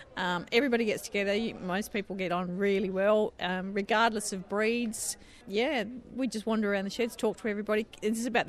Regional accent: Glencoe, South Australia, Australia; I'm from Glencoe, down the southeast of South Australia, and I run a very small hobby farm with low-line cattle.

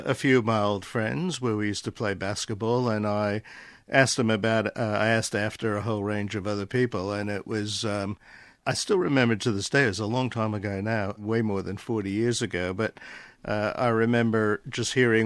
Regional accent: Brooklyn, New York, United States; also born or lived in Queens; I grew up in New York for the first 11 years of my life in Brooklyn, and then a little bit later in Queens.

